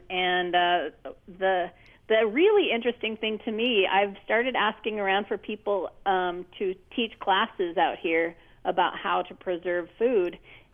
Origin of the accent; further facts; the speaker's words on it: Fairbanks, Alaska, United States; So my husband and I grew up in Fairbanks, and so we've always been doing subsistence type things.